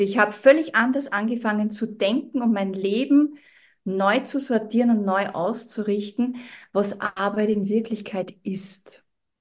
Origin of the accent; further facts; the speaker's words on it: Salzburg, Austria; Ich komme aus Österreich, genau genommen aus Salzburg.